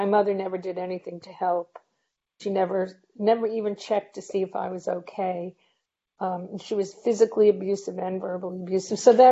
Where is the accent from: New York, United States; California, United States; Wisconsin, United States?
New York, United States; Brooklyn; moved away as an adult; also born or lived in Virginia; now in Italy; I currently live in Italy, but I was born in 1950 in Brooklyn, New York, and I lived there until 1992. At that time, I moved to Northern Virginia with my job, and now I currently live in Italy.